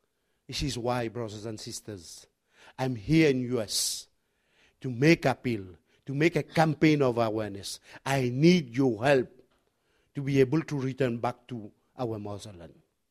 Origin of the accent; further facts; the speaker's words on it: Peros Banhos, British Indian Ocean Territory; born there; because I was born in Perros Banos